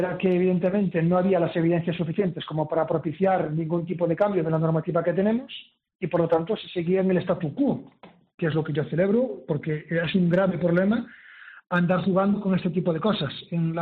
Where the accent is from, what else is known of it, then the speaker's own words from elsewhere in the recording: Galicia, Spain; Yo que soy de la Costa da Morte en Galicia